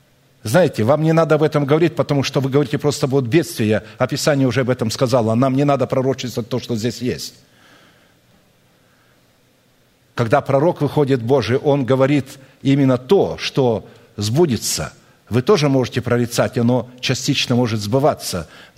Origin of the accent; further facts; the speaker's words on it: Irkutsk, Irkutsk Oblast, Russia; born there; Я родился в Иркутске, в России, но я не являюсь патриотом этой страны и никогда не являлся, когда жил там.